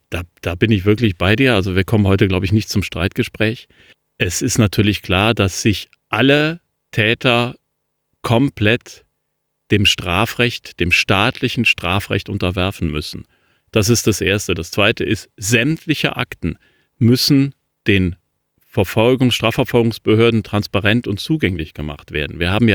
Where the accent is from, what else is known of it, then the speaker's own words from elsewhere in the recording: Cologne, North Rhine-Westphalia, Germany; der Erzbischof von Köln, meiner Heimatstadt